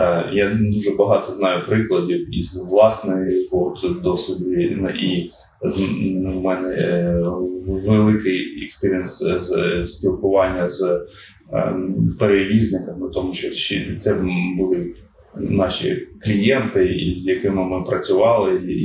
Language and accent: Ukrainian; Zaporizhzhia, Zaporizhzhia Oblast, Ukraine; Я з Запоріжжя, родом з невеликого села, яке знаходиться під Запоріжжям. В передмісті виріс там, і моє ставлення як людини відбулося саме там. Навчався я в Запоріжжі